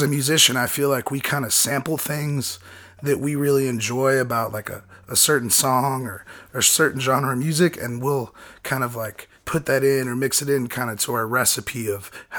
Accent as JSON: {"language": "English", "town": "Dallas", "region": "Texas", "country": "United States", "tie": "born or raised there", "also_born_or_lived": "California", "said": "Yeah. Dallas raised, but I was born in California, I guess."}